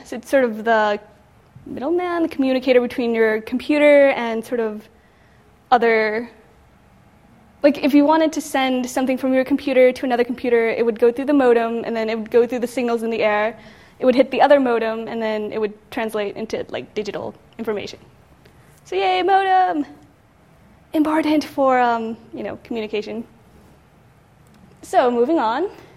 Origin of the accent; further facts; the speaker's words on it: California, United States; Yay, I'm from Cali, so I'm pretty proud of this list right here.